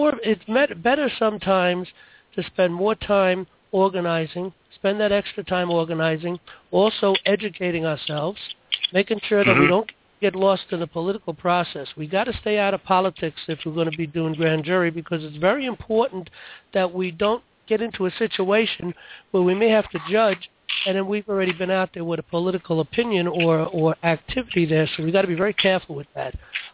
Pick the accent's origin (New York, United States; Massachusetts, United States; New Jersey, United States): New York, United States; New York City; But I can tell you, I come from New York City.